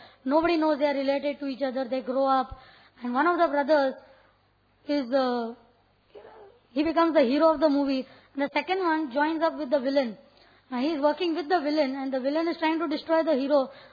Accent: India; Whether you are from America, you are from Russia, you are from I am from India, wherever, we are all one.

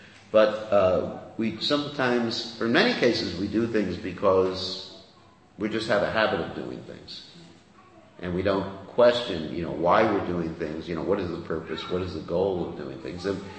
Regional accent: Fiji; So, just like where I come from, Fiji, I'm actually from Fiji, you wouldn't know it by seeing me

